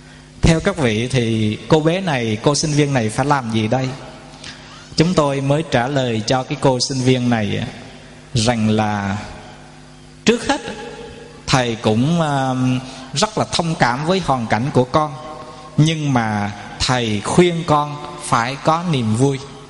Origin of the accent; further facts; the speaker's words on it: Quy Nhon, Bình Định, Vietnam; ở tại quê hương chúng tôi, thành phố Quy Nhơn, tỉnh Bình Định